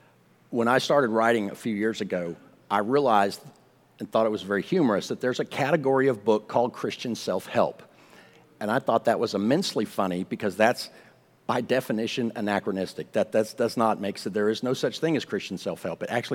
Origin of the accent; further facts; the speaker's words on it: the South, United States; I'm a Southerner, bless their hearts.